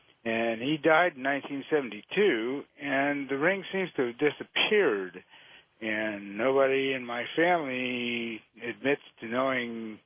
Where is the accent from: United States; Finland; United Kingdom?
United States; Phoenix, Arizona; I'm from Phoenix.